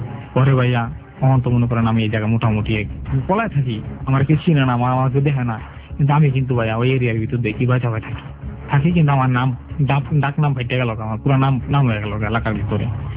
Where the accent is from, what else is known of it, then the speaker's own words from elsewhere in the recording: Madaripur, Dhaka Division, Bangladesh; আমার এলাকা না মাদারীপুর, এটা তো আমার দেশের বাড়ি।